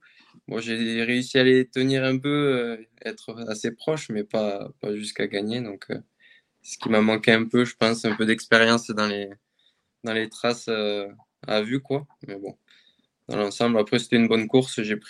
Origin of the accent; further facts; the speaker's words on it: Occitanie, France; j'ai fait pas mal d'extrêmes quand même cet hiver chez moi, en Lozère